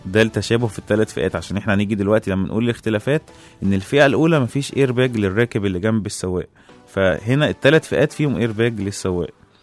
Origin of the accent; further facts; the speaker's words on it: Egypt; عندنا في مصر